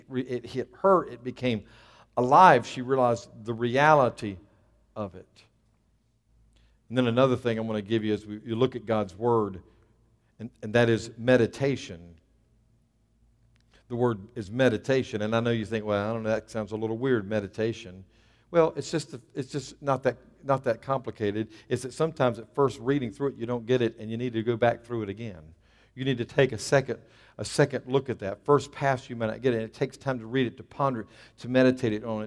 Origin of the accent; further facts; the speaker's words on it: North Carolina, United States; You know, we're from North Carolina.